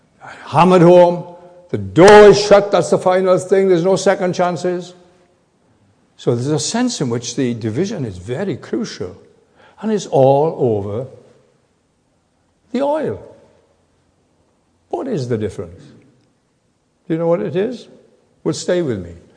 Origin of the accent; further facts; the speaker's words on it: Neath, Wales, United Kingdom; I think I'm there shortly, preaching in Neath, my hometown.